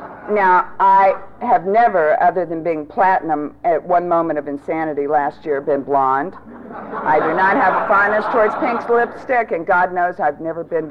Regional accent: the South, United States; born there; However, I was born in the South, and I was born into an alcoholic family.

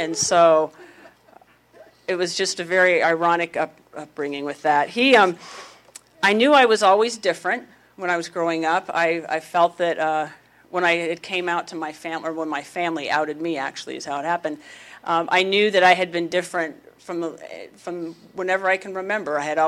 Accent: West Jordan, Utah, United States; also born or lived in Colorado / Scottsdale, Arizona; I was born in Colorado. We lived in Amarillo for a very brief time, and then we left really fast. And then we moved back to Colorado and lived there, did most of my growing up in Utah, in West Jordan

